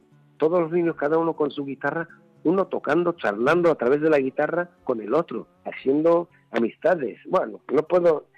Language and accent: Spanish; Israel; Spanish is a second language; israelíes también no creen que tienen buena cultura, o, ¿sabes? No apreciamos lo que tenemos. Yo, como un extranjero